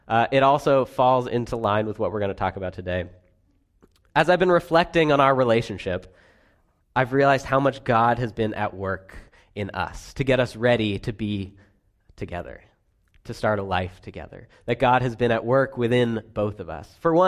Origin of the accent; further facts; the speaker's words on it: Bedford, New Hampshire, United States; high school with in Bedford, New Hampshire. Small world. And so Sarah went to visit this friend in my hometown a few times